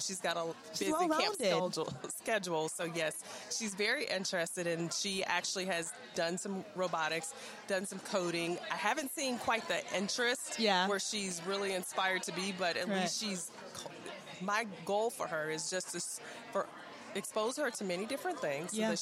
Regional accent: Mississippi, United States; I'm originally from Mississippi.

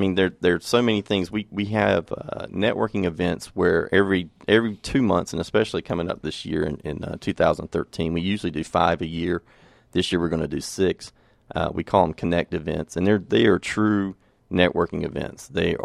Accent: North Carolina, United States; I grew up in North Carolina, and I worked you know, several different jobs

